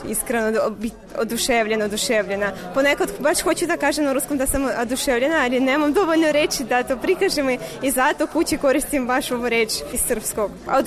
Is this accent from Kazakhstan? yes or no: yes; Kazakhstan; Serbian is a second language; Iz Kazahstana sam.